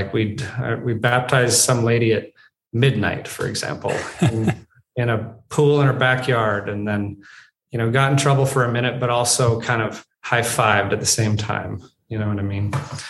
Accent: Chicago, Illinois, United States; born there; I was born in Chicago while my parents were in grad school.

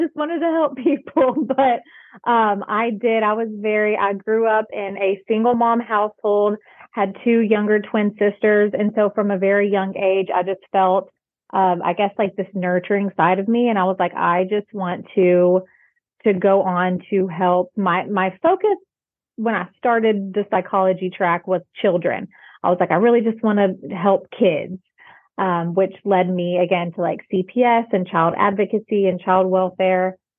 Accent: El Campo, Texas, United States; But I grew up about 2 hours from Bryan College Station in a little town called El Campo.

